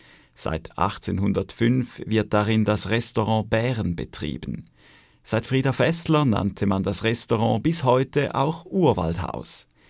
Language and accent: German; Rehetobel, Appenzell Ausserrhoden, Switzerland; Ich bin in Rehetobel aufgewachsen.